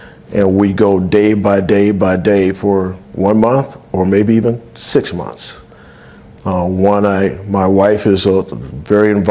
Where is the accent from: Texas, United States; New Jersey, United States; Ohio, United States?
Ohio, United States; Cleveland; The fact that I am from Ohio and Cleveland, and I was hopeful when I came here that this would be my last job and I would end my career in the state that I love.